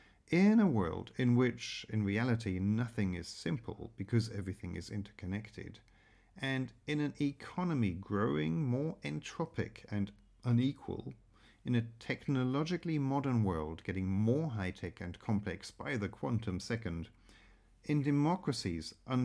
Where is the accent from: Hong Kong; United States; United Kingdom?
United Kingdom; England; Now, when I was growing up in England